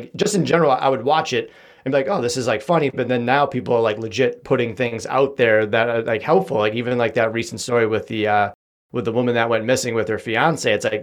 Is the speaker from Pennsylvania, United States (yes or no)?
no; Boston, Massachusetts, United States; If people don't know I'm from Boston, Massachusetts, I think you can tell by now.